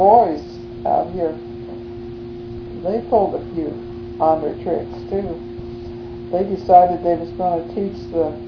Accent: Fruitdale, United States; Well, we grew up together in Fruitdale.

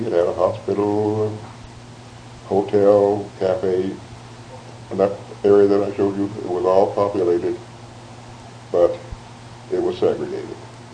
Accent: Arkansas, United States; born there; So I was born in Arkansas, but then in the interim, my grandfather died. And that's left my grandmother and I in Arkansas for 2 years longer than they had anticipated.

